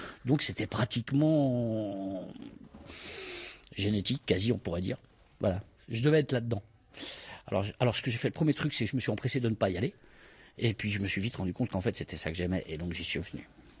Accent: Lyon, Auvergne-Rhône-Alpes, France; Je suis lyonnais, mais j'habite en Chartreuse, à Corbeil depuis 1999.

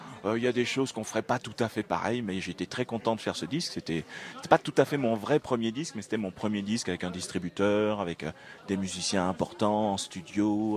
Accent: French Guiana, France; born there; Moi, je suis né en Guyane, donc

